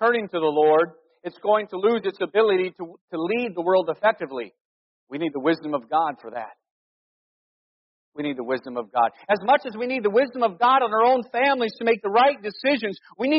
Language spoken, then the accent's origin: English; Cleveland, Ohio, United States; I remember my family growing up in Northeast Ohio. When you're in Cleveland, you vote union.